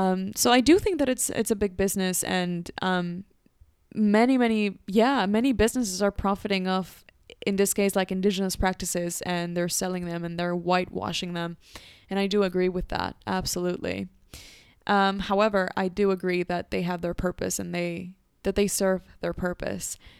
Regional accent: Mexico; Growing up in Mexico, there's some sort of like mystic to our culture

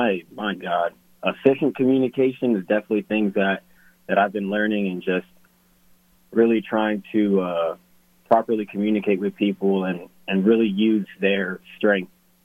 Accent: New York, United States; I am from Manhattan. I'm from Inwood in New York.

